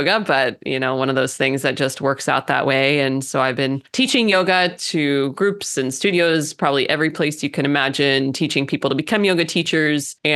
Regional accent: Missouri, United States; born there; And so I was born in the Midwest. I'm a Midwest girl at heart, born right in the middle of Missouri.

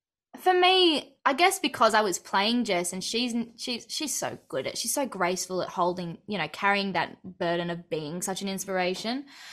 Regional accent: Australia; So my state, my home state and the state we were filming in, the borders were closed.

